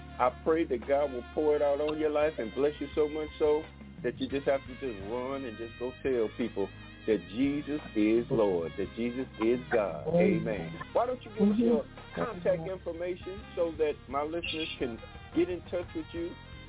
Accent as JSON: {"language": "English", "town": "Detroit", "region": "Michigan", "country": "United States", "tie": "born or raised there", "said": "It might be somebody back where I grew up in Detroit"}